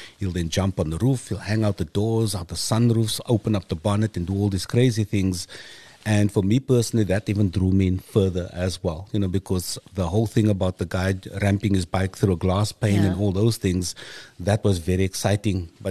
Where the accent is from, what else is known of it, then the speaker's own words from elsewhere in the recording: Cape Town, Western Cape, South Africa; So growing up in District 6, we had the opportunity or the privilege to enjoy many, many beautiful vehicles.